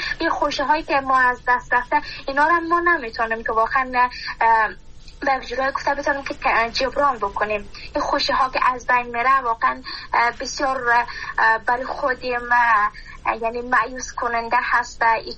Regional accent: Afghanistan; من خودم به عنوان یک بو از افغانستان هستم

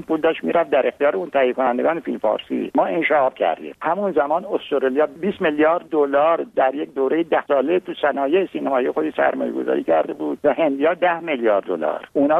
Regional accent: Khuzestan, Iran; من بچه خوزستانم، 8 سال تقریبا من بمبارون شده،

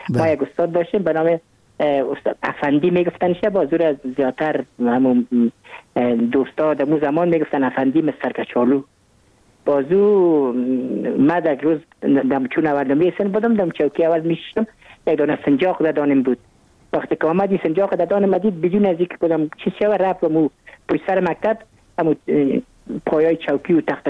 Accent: Kabul, Afghanistan; من متولد کابل هستم، در نایه اول کابل تولد شدیم.

